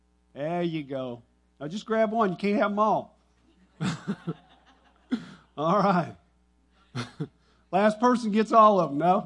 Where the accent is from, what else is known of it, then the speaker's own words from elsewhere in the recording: Duncanville, Texas, United States; We had a family of three boys living next door to us when I grew up in Duncanville, and we were of meager means